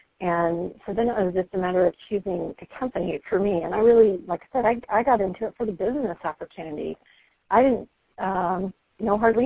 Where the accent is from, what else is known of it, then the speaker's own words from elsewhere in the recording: Dallas, Texas, United States; also born or lived in Minnesota / Los Angeles; now in Olympia, United States; So originally from Dallas and then went to school up in Minnesota, and then spent about 10 years in Los Angeles, and now I'm in the Olympia, Washington area.